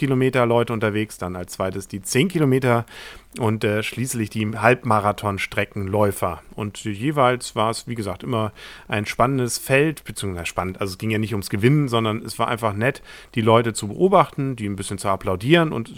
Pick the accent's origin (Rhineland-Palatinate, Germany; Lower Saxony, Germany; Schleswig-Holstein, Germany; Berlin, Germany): Schleswig-Holstein, Germany; Kiel; Nein, wir sind ja als Kieler sehr offen, auch den Münchnern gegenüber.